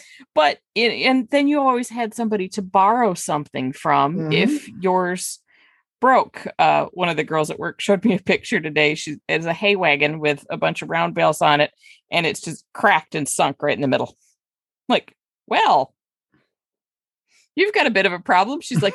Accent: Flint, Michigan, United States; Oh, trust me. I grew up just outside of Flint.

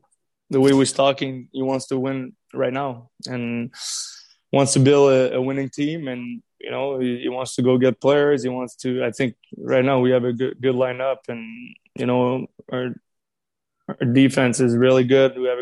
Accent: Montreal, Quebec, Canada; I mean, I know I'm from Montreal, so I know how it is.

